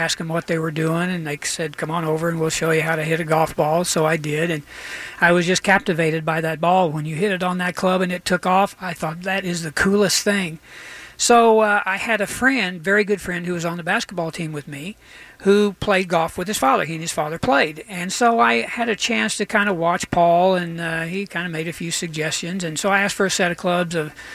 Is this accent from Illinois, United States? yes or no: no; Edmond, Oklahoma, United States; born or raised there